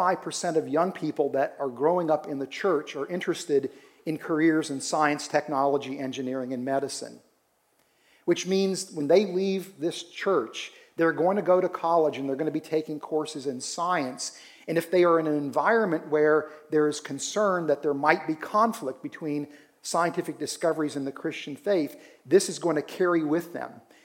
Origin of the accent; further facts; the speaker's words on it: West Virginia, United States; Now, I grew up in West Virginia, and I know what grits are